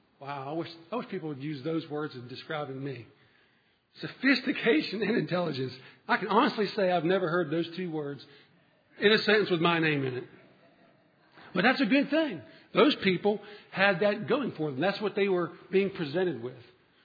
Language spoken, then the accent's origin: English; Trafford, Pennsylvania, United States; If I'm going to go into my hometown, if I go back to Trafford, Pennsylvania, I'm going to go into power of the Spirit.